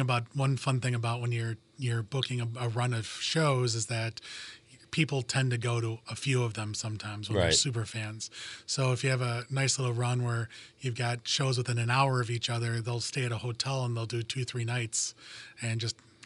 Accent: Wilmette, Illinois, United States; now in Munster, United States; I live in Munster. I grew up in Wilmette, and now I live in Munster. Spent a lot of time downtown, too.

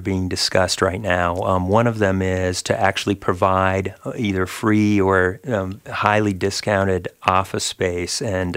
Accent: San Diego, California, United States; now in Jacksonville, United States; When I was hired in 2011, I'm originally from San Diego.

